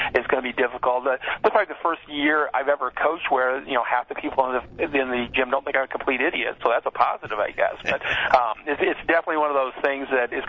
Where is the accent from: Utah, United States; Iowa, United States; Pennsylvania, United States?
Iowa, United States; Maquoketa; In fact, my hometown of Maquoketa had to cancel one of their games because of COVID.